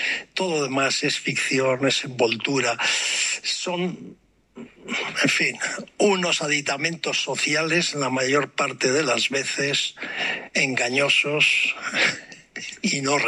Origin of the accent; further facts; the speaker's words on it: Bilbao, Basque Country, Spain; Bueno, de donde yo vengo, en concreto en Bilbao, lo pusieron en un cine no céntrico.